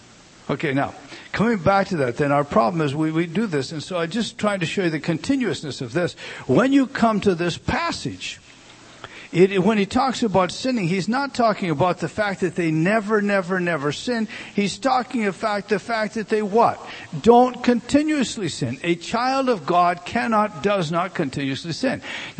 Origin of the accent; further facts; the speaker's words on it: United States; I commented to him this, being the American that I am.